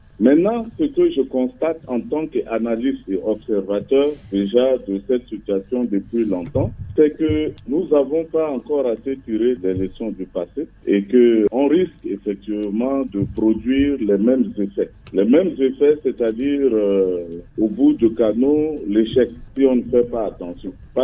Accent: Central African Republic; Je suis centrafricain

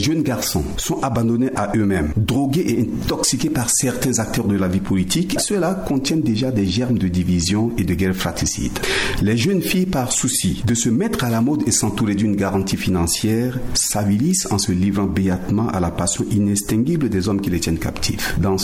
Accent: Central African Republic; je suis un centrafricain

